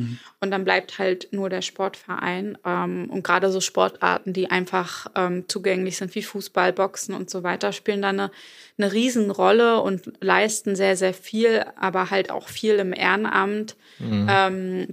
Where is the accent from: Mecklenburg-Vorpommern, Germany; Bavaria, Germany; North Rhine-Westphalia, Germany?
Mecklenburg-Vorpommern, Germany; Schwerin; Also ich war selbst in Schwerin und in Parchim. Und in Schwerin, also in meiner Heimatstadt